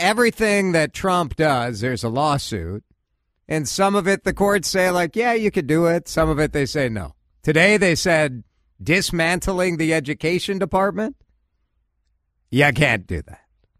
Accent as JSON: {"language": "English", "country": "United States", "said": "And it is called the 1 cent piece in this country. I'm an American."}